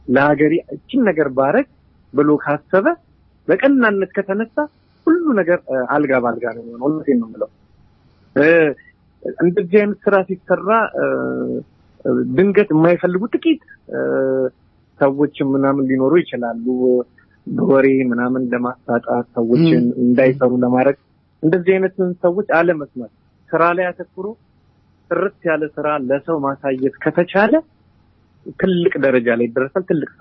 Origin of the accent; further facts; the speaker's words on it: Addis Ababa, Ethiopia; moved away; እኔ ለምሳሌ አሁን ቂርቆስ አካባቢ ነው ተወልጄ የሚያደኩት የቂርቆስ ሰፈር ልጅ ነኝ እና በአካባቢ ብዙ አይነት ችግሮችን አይቼ ነው ያደኩት